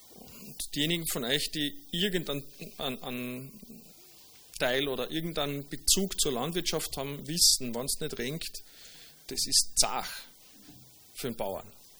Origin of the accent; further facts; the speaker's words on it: Austria; aber als Österreicher darfst du eigentlich nicht patriotisch sein